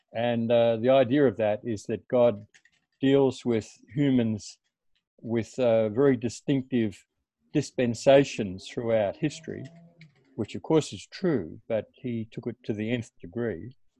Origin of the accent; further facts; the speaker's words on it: Melbourne, Victoria, Australia; born there; I was born in Melbourne in 1946. So I was officially the first of the baby boomers.